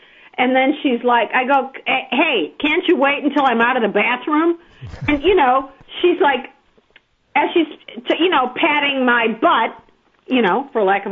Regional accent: Chicago, Illinois, United States; born there; I grew up in Mount Olympus, but of course I was really born in Chicago.

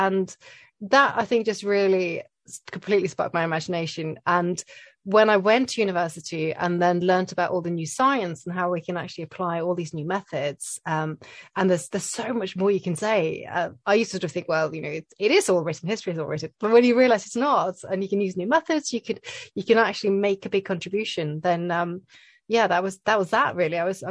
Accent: Oslo, Norway; English is a second language; So I grew up in Oslo. And we have these fantastic museums

